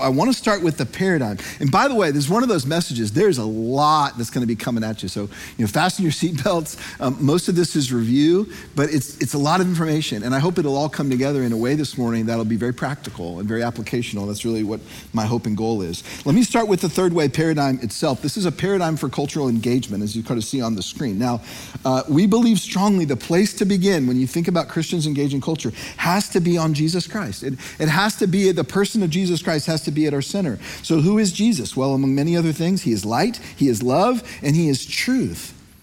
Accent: Virginia, United States; I didn't grow up in the Deep South. I grew up in Northern Virginia.

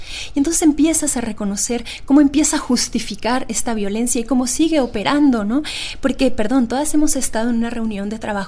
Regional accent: Mexico; soy mexicana y que vivo en un país donde me atrevo a decir el Me Too es lo de menos

